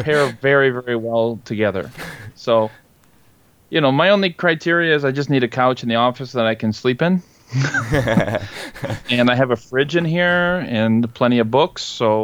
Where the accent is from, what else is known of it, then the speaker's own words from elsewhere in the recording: Toledo, Ohio, United States; I grew up in Toledo, Ohio, which is Ohio is kind of like a heart-shaped state, and so Toledo would be kind of in the top left corner, so to speak.